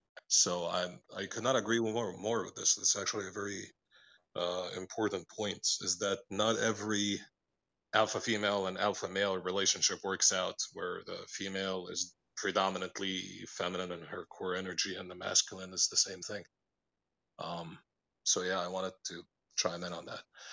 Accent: Egypt; I'm from Egypt.

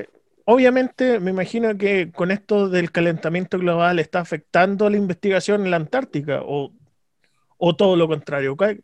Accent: Chile; Oye, vengo de Chile

